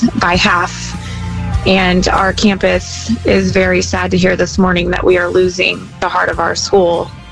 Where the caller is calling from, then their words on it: Cypress, Texas, United States; I'm calling from Cypress. I'm a teacher at one of the elementaries out here.